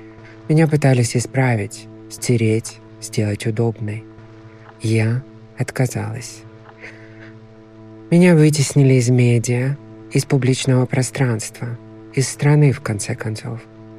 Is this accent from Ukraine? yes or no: no; Russia; born there; Я родилась в России.